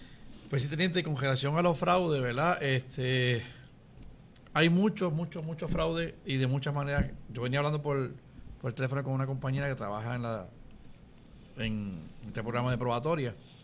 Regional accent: Jayuya, Puerto Rico; Tengo como anécdota de un conocido en el pueblo de Jayuya, ya que soy de Jayuya

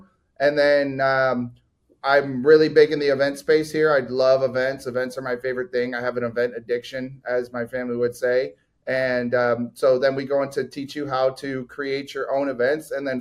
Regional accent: Detroit, Michigan, United States; moved away as an adult; now in Dallas, United States; Yeah. So I'm actually from Detroit, Michigan, and moved out to Dallas in 2016.

